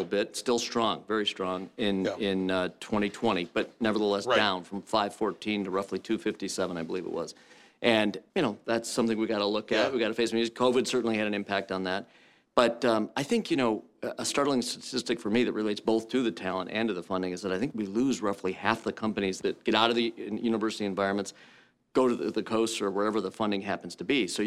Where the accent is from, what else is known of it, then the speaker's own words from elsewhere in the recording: Flint, Michigan, United States; you know, when you're from here, and I'm from Flint, Michigan